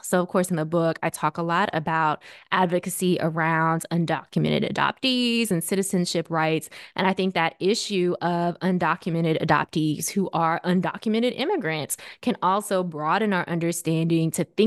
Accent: Memphis, Tennessee, United States; I grew up in Memphis, Tennessee, an extremely small Asian American population.

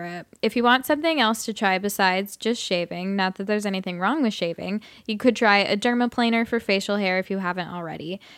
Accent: Nevada, United States; I'm from Nevada. We're like very low in education, so

